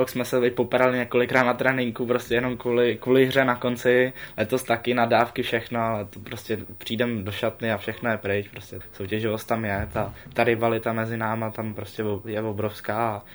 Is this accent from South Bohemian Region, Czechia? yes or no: yes; Tábor, South Bohemian Region, Czechia; Ano, jsem z Tábora.